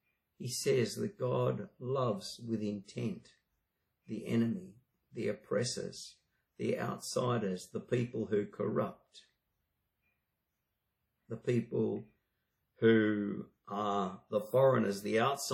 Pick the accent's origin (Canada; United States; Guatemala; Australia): Australia; It doesn't stop me from loving my country and being fiercely Australian.